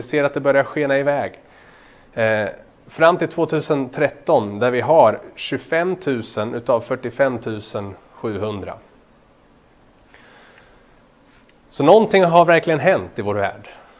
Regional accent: Sweden; Jag kommer från Sverige, som ni kanske hör. Och Sverige toppar skilsmässostatistiken i världen.

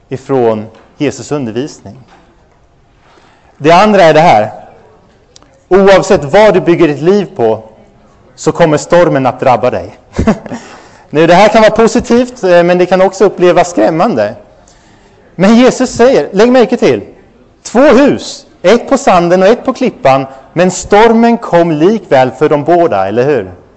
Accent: Örebro County, Sweden; now in Skåne, Sweden; eftersom jag kommer från Närke som ni vet så är jag inte så van den skånska vinden

